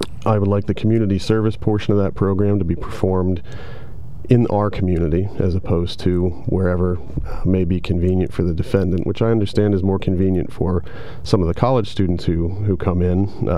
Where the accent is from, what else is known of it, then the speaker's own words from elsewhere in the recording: Lewisburg, United States; I'm born and raised in Lewisburg, returned to the area after leaving for education and to begin my career.